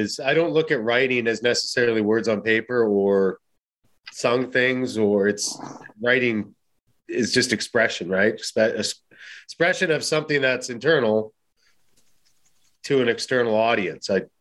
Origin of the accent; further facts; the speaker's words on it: California, United States; And I spent a lot of time growing up in California.